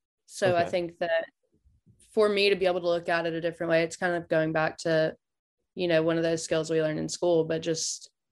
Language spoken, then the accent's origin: English; Auburn, United States; my mom helps run an organization in my hometown, which happens to be Auburn